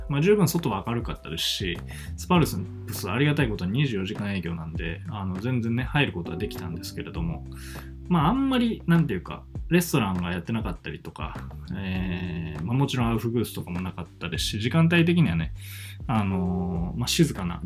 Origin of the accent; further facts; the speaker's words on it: Kanazawa, Ishikawa, Japan; 実は私、石川県の金沢市出身でございまして、まあ、北陸には割と、まあ、ゆかりのあるというか、よく親しみのある場所なんですけれども